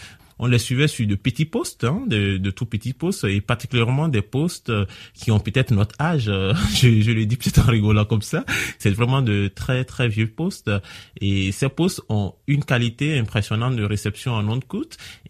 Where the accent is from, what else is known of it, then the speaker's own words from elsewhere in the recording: Parakou, Borgou, Benin; Je viens du Bénin, précisément de Parakou